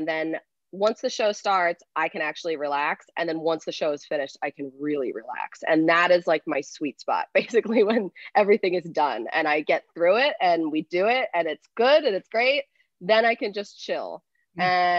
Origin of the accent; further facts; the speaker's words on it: Pennsylvania, United States; Well, shoot, that's Philly. Now, I grew up outside of Philly, like 45 minutes outside, but went to school in Philly, have a house in Philly still.